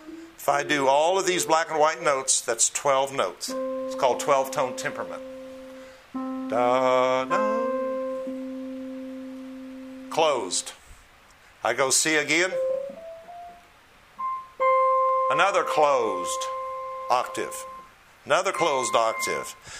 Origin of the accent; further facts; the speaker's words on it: United States; We were raised and born in America.